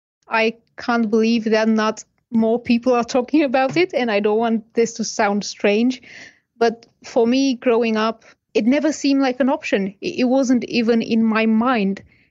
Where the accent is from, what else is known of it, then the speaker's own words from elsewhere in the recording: Romania; now in United Kingdom; Hi, I'm dialing in from UK. I'm originally from Romania.